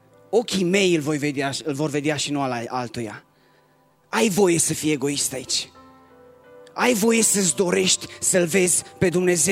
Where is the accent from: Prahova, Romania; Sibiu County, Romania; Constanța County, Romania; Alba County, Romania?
Sibiu County, Romania; Sibiu; Eu sunt de la Sibiu, din Biserica Emanuel.